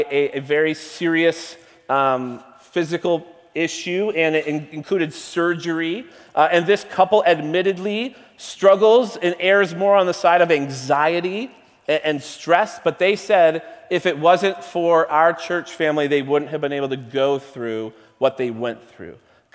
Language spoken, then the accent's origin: English; New England, United States; Growing up in New England, I would walk into churches that I've never been